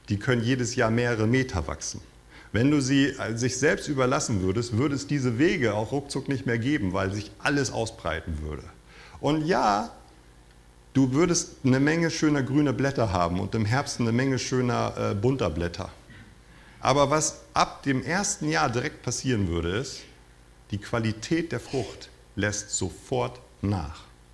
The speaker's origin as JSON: {"language": "German", "region": "Northern Germany", "country": "Germany", "said": "Ich habe keine Ahnung gehabt als Norddeutscher, ne?"}